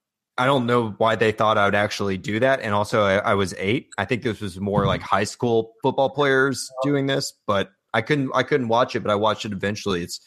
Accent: Indiana, United States; I'm from Indiana, and you go to a Purdue game, Purdue versus Notre Dame

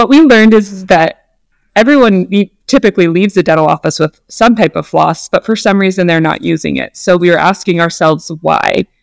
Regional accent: Spokane, Washington, United States; And we're from Spokane, Washington. So we really care about the earth.

